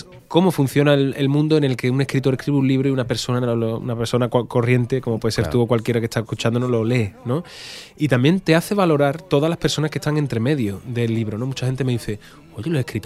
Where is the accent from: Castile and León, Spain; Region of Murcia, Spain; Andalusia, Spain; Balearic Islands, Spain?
Andalusia, Spain; Rota; escribí una novela ambientada en mi pueblo, en Rota